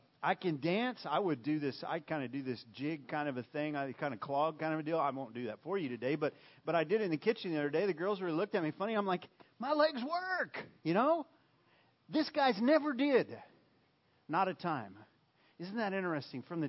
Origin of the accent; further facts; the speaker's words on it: Roswell, New Mexico, United States; I kind of think it's like me growing up in Roswell. When I went to Albuquerque